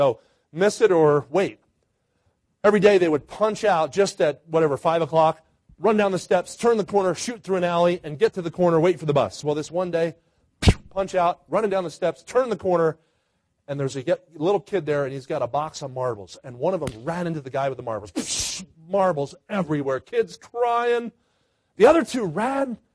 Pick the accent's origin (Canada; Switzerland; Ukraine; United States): United States; Philadelphia, Pennsylvania; All right, I grew up near Philly.